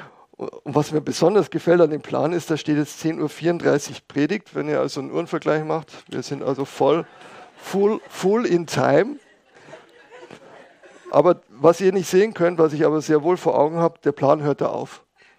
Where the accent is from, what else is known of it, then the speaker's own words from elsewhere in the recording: Passau, Bavaria, Germany; ich komme aus Passau, bin Vater von vier erwachsenen Kindern